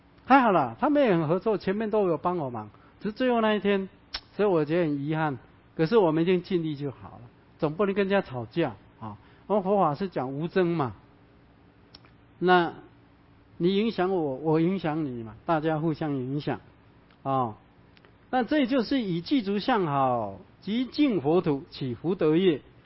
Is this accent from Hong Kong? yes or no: no; Chiayi, Taiwan; 我嘉义人啊，我妈妈往生了送回嘉义啊